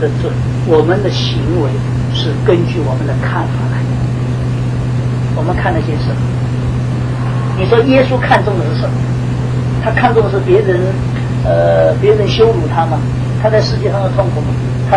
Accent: Shanghai, China; 从前我都不太懂啊，我是上海人，在一个大城市里面长大的，也很少去乡下，没有去乡下。

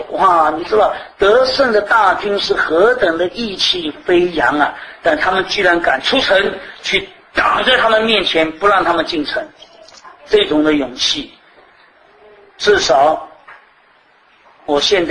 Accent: China; 好像有点也有像我们中国人讲的嘛，得饶人处且饶人

